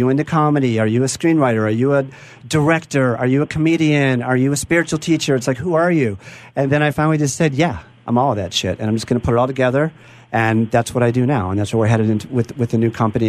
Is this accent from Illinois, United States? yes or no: yes; Glencoe, Illinois, United States; So I grew up in Glencoe, out in Chicago.